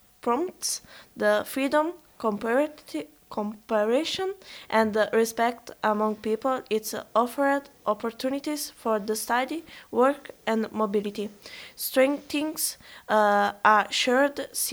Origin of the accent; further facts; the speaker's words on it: Naples, Campania, Italy; English is a second language; Hi everyone … I am 15 years old, I am from Naples